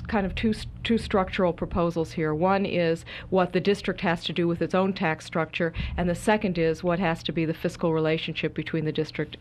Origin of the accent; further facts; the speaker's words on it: United States; As an American, this is my capital city.